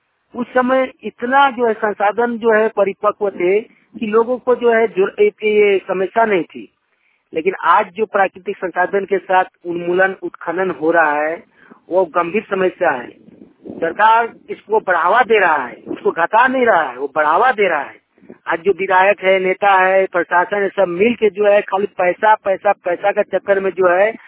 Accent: Jharkhand, India; झारखंड से हूँ।

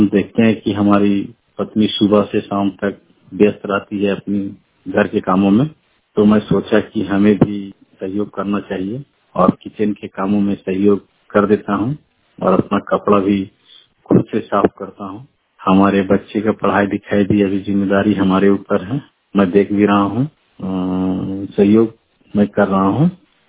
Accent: Jharkhand, India; मैं चेदा पंचायत से हूँ, जिला हजारीबाग है।

